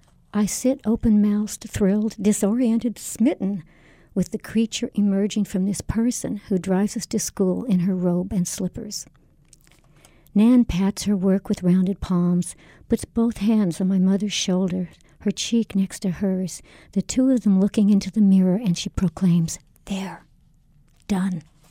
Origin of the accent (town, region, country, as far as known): Napa, California, United States; born or raised there; also born or lived in Lincoln, Nebraska